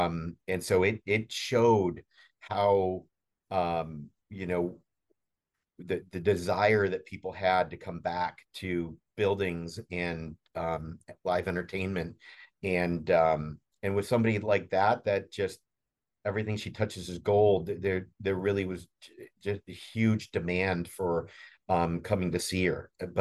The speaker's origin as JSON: {"language": "English", "town": "Chicago", "region": "Illinois", "country": "United States", "said": "being here as long as I have and being a Chicagoan as well, obviously it holds a special place in my heart anyway"}